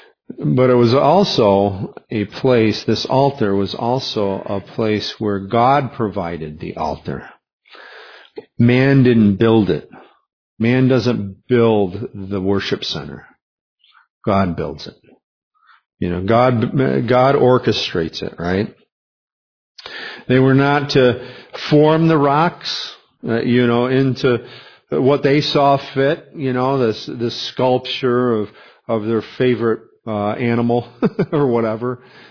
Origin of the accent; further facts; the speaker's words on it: West Amboy, United States; I grew up in West Amboy, the foot of the rednecks.